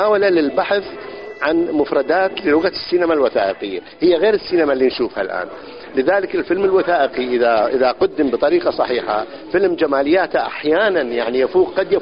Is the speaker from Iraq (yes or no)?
yes; Iraq; باسبورت يمني ويعرفون هذا الباسبورت اليمني معطى لي وأنا عراقي،